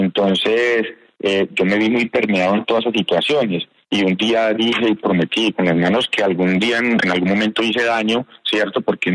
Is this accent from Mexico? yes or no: no; Medellín, Antioquia, Colombia; also born or lived in Puerto Triunfo; Yo nací en Puerto Triunfo, Antioquia, ¿cierto? Acá en Medellín, aquí cerca de Medellín. Mi papá nos sacó de ahí porque en ese entonces había mucha violencia en ese pueblo, ¿cierto? Nos trajo a vivir a Medellín, un barrio también muy fuerte, Belén Altavista.